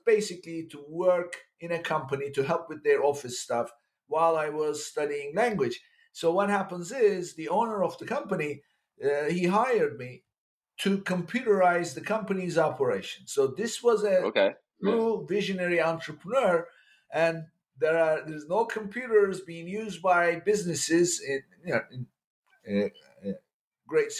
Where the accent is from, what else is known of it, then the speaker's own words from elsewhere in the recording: Istanbul, Turkey; moved away as an adult; I'm an immigrant. I grew up in Turkey, in Istanbul. I went to college in one of the Ivy League schools in Turkey.